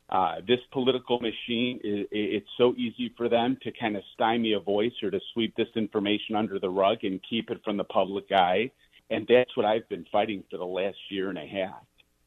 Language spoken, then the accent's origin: English; Cicero, Illinois, United States; you know, I grew up in Cicero. I'm not afraid of these communities.